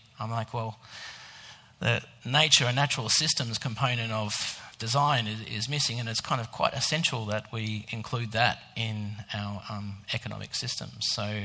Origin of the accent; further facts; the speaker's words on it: Daylesford, Victoria, Australia; I grew up in Jarra country, which is Dalesford and Hepburn Springs. And there's a little picture of me as a young Anglo-Saxon male.